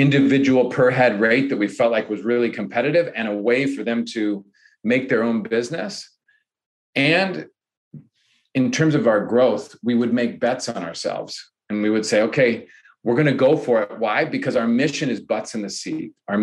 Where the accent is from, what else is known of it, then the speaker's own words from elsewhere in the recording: Ireland; I think this is a project that I think, because I'm Irish, right?